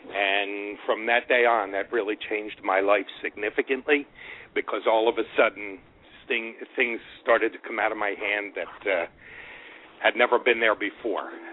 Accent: Trenton, New Jersey, United States; now in Long Island, United States; Born and raised in Trenton, New Jersey. Mm-hmm. Live in Long Island now with my wife Nancy.

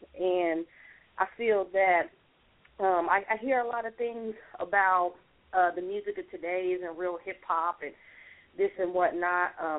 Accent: Sacramento, California, United States

